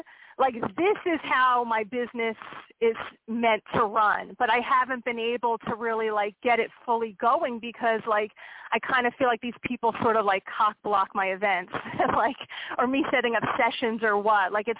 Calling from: Pennsylvania, United States; from Pennsylvania.

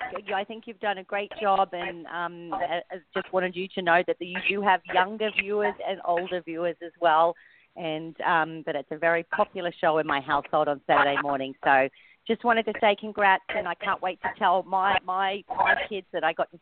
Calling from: Hermosa Beach, California, United States; Oh, hi, this is … I'm calling from Hermosa Beach.

